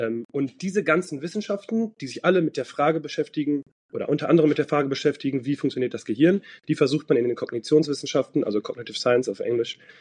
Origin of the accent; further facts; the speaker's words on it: Dortmund, North Rhine-Westphalia, Germany; moved away as an adult; Und ich bin in Dortmund geboren und da auch aufgewachsen, habe die ersten 25 Jahre meines Lebens da verbracht.